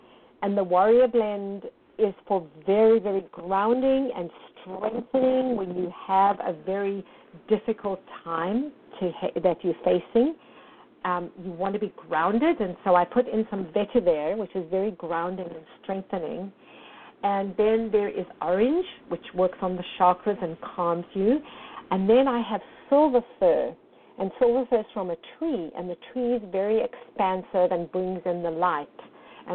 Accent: South Africa; It's the Afrikaans spelling of the word clinic, and I'm from South Africa.

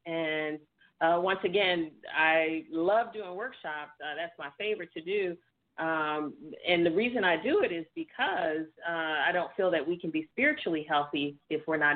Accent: Washington, District of Columbia, United States; Growing up, I was born in Washington, D.C. My dad was a police officer in the 60s.

